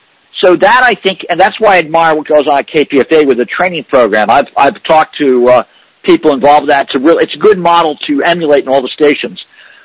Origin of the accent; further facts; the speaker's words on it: New York City, New York, United States; And I say that unabashedly and factually as a New Yorker